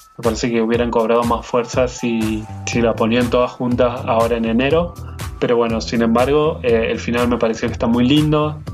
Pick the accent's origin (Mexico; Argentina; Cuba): Argentina; nosotros como argentinos